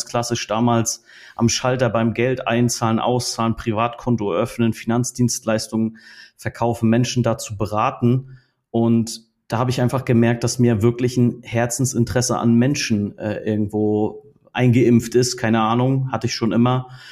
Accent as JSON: {"language": "German", "region": "Northern Germany", "country": "Germany", "said": "35 Jahre, bin aus Norddeutschland"}